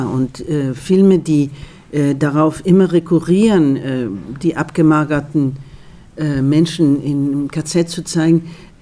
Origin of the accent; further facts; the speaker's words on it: Argentina; first language Spanish; German is a second language; now in Germany; lebe sehr viele, viele Jahre in Deutschland jetzt, wirklich viele Jahre. Länger hier als in Argentinien. Aber meine Kindheit habe ich in Argentinien verbracht und die Sprache ist ja da, wo man beheimatet ist, ne? Und Spanisch wird immer meine Heimat bleiben.